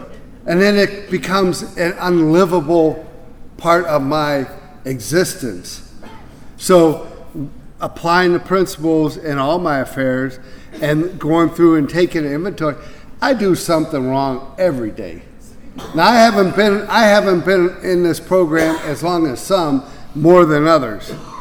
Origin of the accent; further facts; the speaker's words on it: Wisconsin, United States; I am from the Badgerland area in the Wisconsin region.